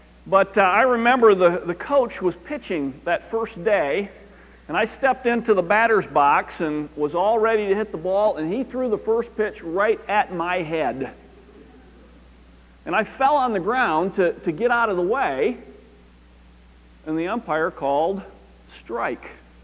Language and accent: English; Midwest, United States; growing up in the Midwest, when the boys were little, they played fast pitch softball.